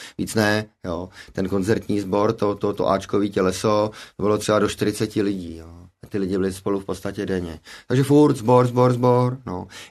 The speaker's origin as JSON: {"language": "Czech", "region": "Prague", "country": "Czechia", "tie": "born or raised there", "said": "Jinak to bude nudný, hele, vyrůstal jsem v Praze"}